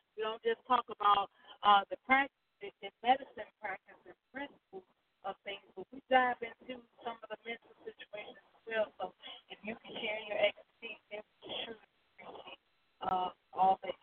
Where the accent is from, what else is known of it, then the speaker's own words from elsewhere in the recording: Chicago, Illinois, United States; I come from Chicago. that's where I was born and raised, and I'm a world traveler